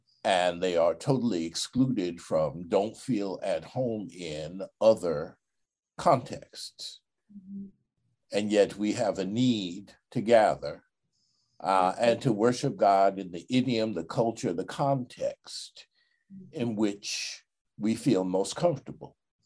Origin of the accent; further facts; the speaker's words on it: Queens, New York, United States; I'm from Queens. I don't know about her, but I'm from Queens.